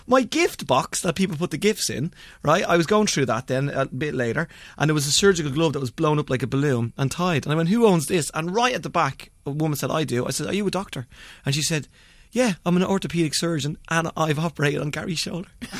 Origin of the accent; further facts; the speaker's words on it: Ireland; Of course I have, I'm Irish, you know, I love swimming in miserable water.